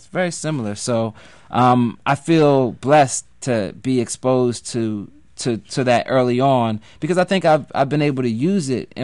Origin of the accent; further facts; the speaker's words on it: Philadelphia, Pennsylvania, United States; Yeah, so I grew up right around Broad and Olney